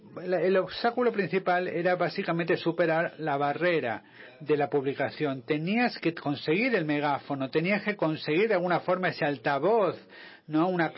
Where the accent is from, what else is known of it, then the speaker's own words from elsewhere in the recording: Czechia; Yo vengo de la República Checa, que, como sabéis, es un país que no existía al principio de los años 90. Mi antiguo país se llamaba Checoslovaquia